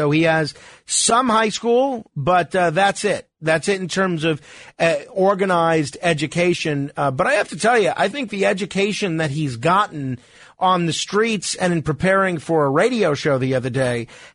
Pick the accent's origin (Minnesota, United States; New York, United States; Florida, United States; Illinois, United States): New York, United States; accent: New York; you get me in a room with other New Yorkers, particularly after I have three or four drinks, maybe my New York accent is a little bit more pronounced.